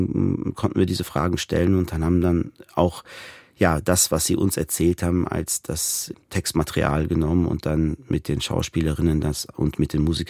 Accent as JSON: {"language": "German", "town": "Beckum", "region": "North Rhine-Westphalia", "country": "Germany", "tie": "born or raised there", "said": "Und ich bin in Westfalen, also in Beckum groß geworden."}